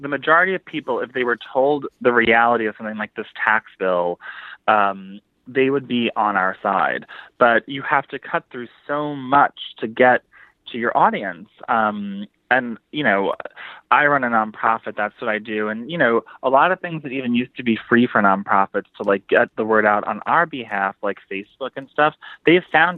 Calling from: Brooklyn, New York, United States; Oh, hey. Hey, Sam … from Brooklyn.

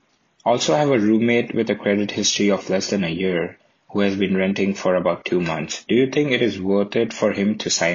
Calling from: California, United States; from Southern California.

